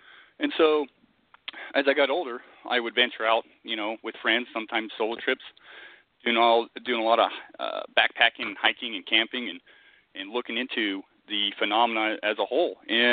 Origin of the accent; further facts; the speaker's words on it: Scotland, United Kingdom; You know, I grew up in Scotland